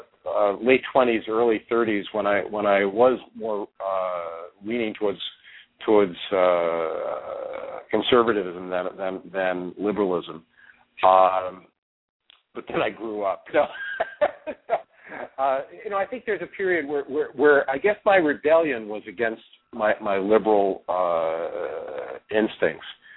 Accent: New York, United States; I mean, look, I grew up in New York in the 50s and 60s with Republican governors and senators

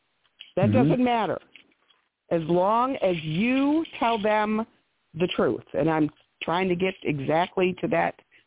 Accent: United States; I was raised in the United States all my life. English is not my second language.

